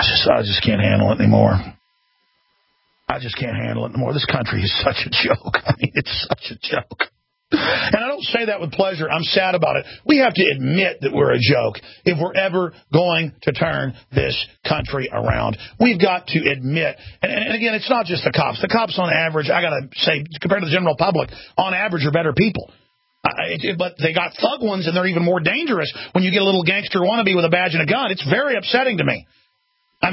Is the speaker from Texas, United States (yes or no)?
yes; Dallas, Texas, United States; I mean, I grew up in Dallas, folks.